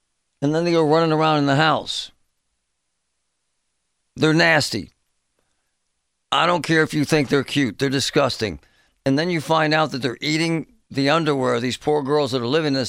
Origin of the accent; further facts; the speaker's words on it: Pittsburgh, Pennsylvania, United States; I grew up in Pittsburgh, and I know Oakland. I went Central Catholic. I know this stuff.